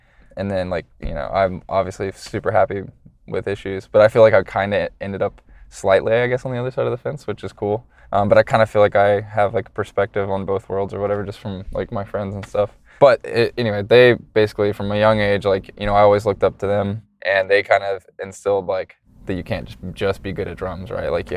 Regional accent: Atlanta, Georgia, United States; So I'm from Atlanta.

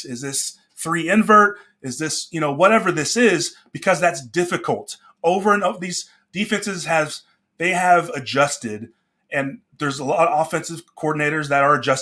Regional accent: Dallas, Texas, United States; listen, I grew up in Dallas.

